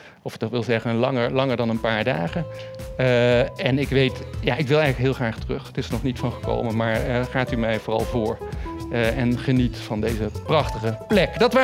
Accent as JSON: {"language": "Dutch", "town": "Maastricht", "region": "Limburg", "country": "Netherlands", "tie": "born there", "said": "Nu is het zo dat mijn geboortestad Maastricht zichzelf wel eens balkon van Europa noemt."}